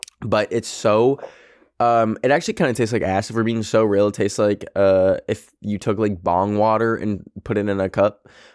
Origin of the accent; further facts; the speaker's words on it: Canada; Yes, I just said bag, because I'm Canadian.